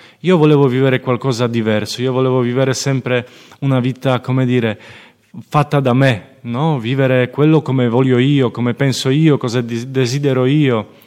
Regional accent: Poland; Italian is a second language; di origine sono polacco, è così

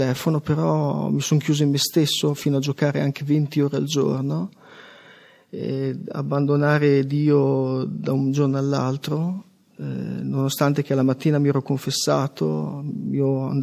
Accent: Gambettola, Emilia-Romagna, Italy; vengo dalla provincia di Cesena, Gambettola, faccio 50 anni domenica prossima

